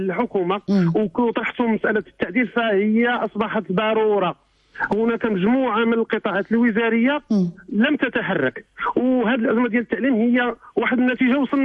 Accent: Morocco

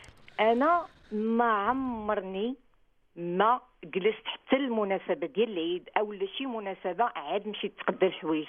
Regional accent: Rabat, Rabat-Salé-Kénitra, Morocco; now in Meknes, Morocco; انا في الاصل انا بنت الرباط، ولكن بحكم العمل ديال الزوج جينا المكناس

